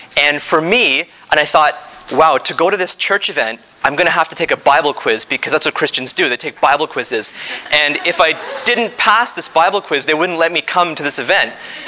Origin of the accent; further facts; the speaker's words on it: Toronto, Ontario, Canada; I come from Toronto, Canada.